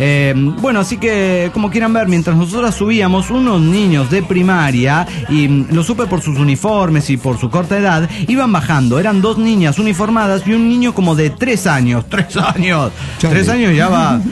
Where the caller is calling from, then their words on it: Coacalco, State of Mexico, Mexico; de ex Coacalco, ahora mujer nómade. Ya que ando de casa en casa